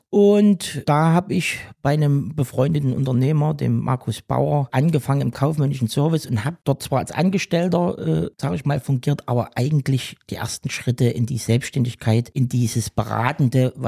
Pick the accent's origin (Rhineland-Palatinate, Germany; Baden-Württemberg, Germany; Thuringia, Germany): Thuringia, Germany; Gera; Also, ich bin 1981 in Gera geboren und bis heute auch wohnhaft in Gera. Ja, eine wunderschöne Kindheit, sage ich mal, in Gera verbracht zu DDR-Zeiten